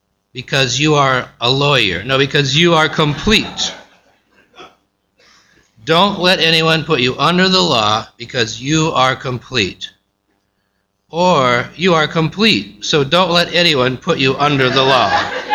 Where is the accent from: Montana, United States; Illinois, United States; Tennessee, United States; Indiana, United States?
Montana, United States; Where I come from Montana, and they don't say anything when you talk to them.